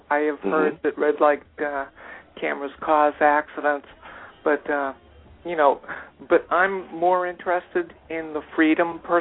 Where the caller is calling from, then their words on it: North Carolina, United States; I'm actually calling from North Carolina. I happen to have a Washington, D.C. phone number.